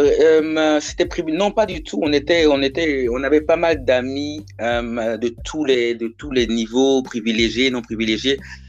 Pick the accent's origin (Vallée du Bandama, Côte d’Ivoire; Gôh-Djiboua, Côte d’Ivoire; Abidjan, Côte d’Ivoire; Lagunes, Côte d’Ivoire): Abidjan, Côte d’Ivoire; Je viens d'Abidjan. Un petit village à côté de Bassam, qui était la première capitale de la Côte d'Ivoire.